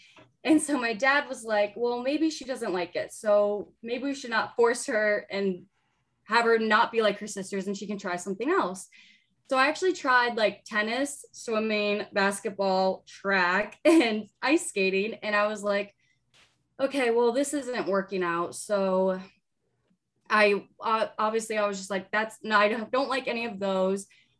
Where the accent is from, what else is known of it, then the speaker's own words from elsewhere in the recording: Nebraska, United States; I was like spending all my weekends in Iowa from Nebraska, but I felt like I was born and raised in Iowa.